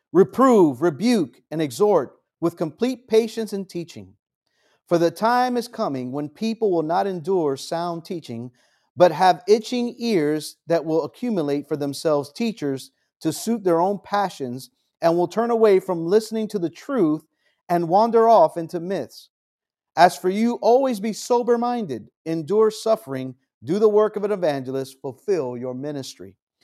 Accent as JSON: {"language": "English", "country": "United States", "said": "Though specifically, I'm American, so I speak about my current president"}